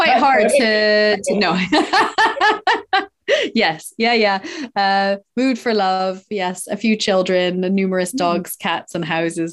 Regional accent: British Columbia, Canada; moved away as an adult; now in United Kingdom; I'm originally from Canada. I hail from Vancouver Island, so very west coast. I had a very non-traditional upbringing in the woods of British Columbia and spent up until I was 25 there, and then came over to England for love and came for a year. Still here, 17 years later

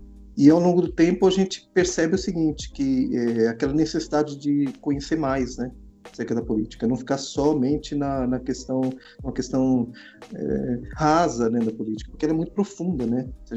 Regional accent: São Paulo, Brazil; also born or lived in ABC; Eu cresci, mesmo nasci no ABC, cresci na Zona Leste, São Paulo, em São Mateus especificamente, né? Numa comunidade chamada Divinéia, bem conhecido lá, agora já é uma cidade, né?

